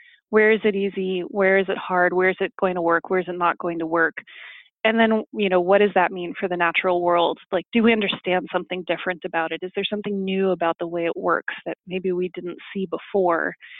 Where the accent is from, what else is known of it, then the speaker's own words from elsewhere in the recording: Northeast, United States; I love trees. I'm from the Northeast, and so trees are just really appealing to me.